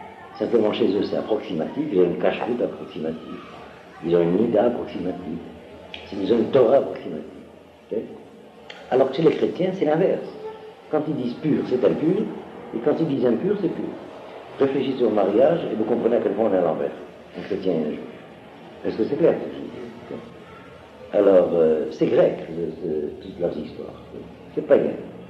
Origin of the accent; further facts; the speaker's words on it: Algeria; j'ai vécu cette vie-là, puisque je suis originaire d'Algérie, c'est un pays d'islam.